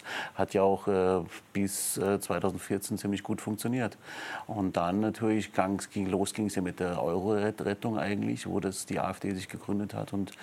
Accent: Saarland, Germany; Also ich komme aus dem Saarland

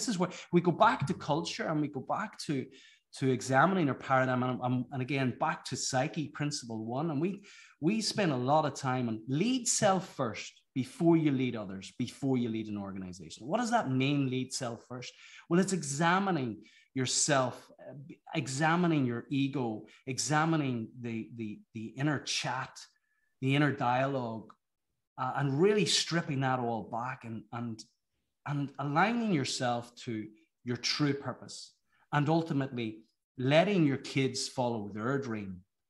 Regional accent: Northern Ireland, United Kingdom; Whenever I grew up in Ireland, in Northern Ireland

